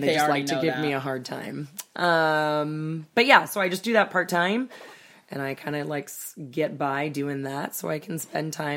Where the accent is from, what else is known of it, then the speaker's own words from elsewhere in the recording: Sacramento, California, United States; Unlike these two hoes, born and bred in Sacramento, stayed.